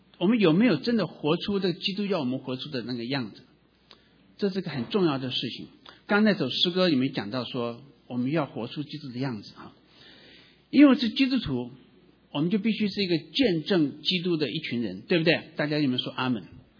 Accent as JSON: {"language": "Chinese", "country": "Taiwan", "said": "像比如说我们从国内来，从台湾来，我们都觉得英文很难学，我们英文学了很久很久以后，我们还有一个口音在"}